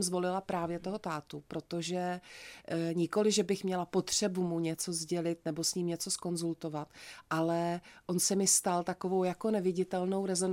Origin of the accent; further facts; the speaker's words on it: Znojmo, South Moravian Region, Czechia; protože já se do Znojma vracím často, jako do svého rodného města.